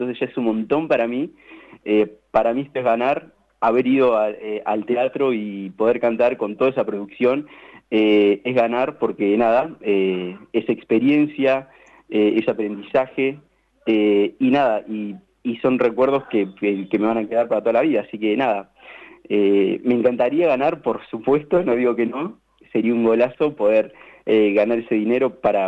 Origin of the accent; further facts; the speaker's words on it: La Dulce, Buenos Aires Province, Argentina; now in Tandil, Argentina; Yo soy de La Dulce. Me mudé acá a Tandil hace 3 semanas.